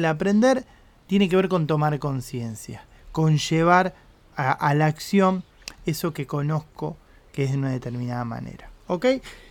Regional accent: Argentina; yo soy de Argentina, y Argentina, los argentinos, no todos, pero muchas veces tenemos esta idea de que tenemos que tener una respuesta para todos.

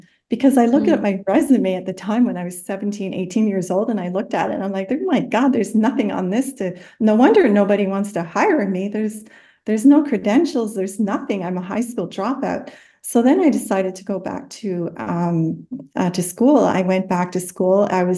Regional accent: Henvey Inlet First Nation, Ontario, Canada; So my origins, I am from Henvi Inlet First Nation. I was removed from my birth mother at birth, and I was placed into the child welfare system immediately.

